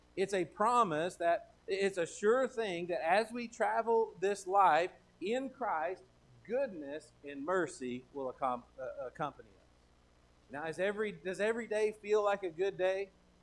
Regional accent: Texas, United States; I mean, I'm a Texan.

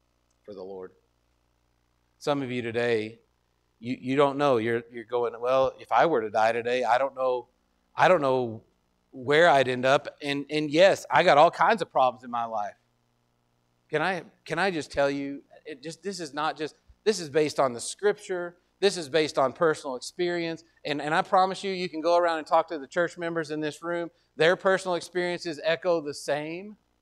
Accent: Wyoming, United States; Well, I'm from Wyoming, so I'm just going to buck up, right?

